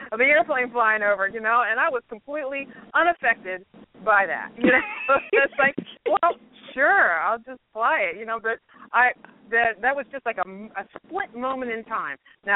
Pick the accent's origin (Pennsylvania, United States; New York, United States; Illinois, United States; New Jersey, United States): Pennsylvania, United States; North Wales; Well, I'm from Pennsylvania. North Wales, Pennsylvania is a little town in Montgomery County, which is outside of Philadelphia.